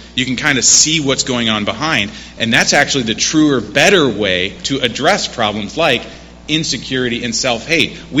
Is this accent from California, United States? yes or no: no; Cleveland, Ohio, United States; I grew up in Ohio in the greater Cleveland area, and we were a small enough school to where we didn't have a football team, okay?